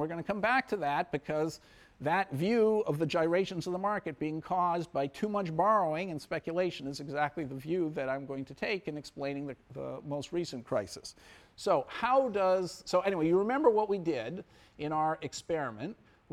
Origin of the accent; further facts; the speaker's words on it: Urbana, Illinois, United States; I grew up in Urbana, Illinois, and I used to go to these livestock auctions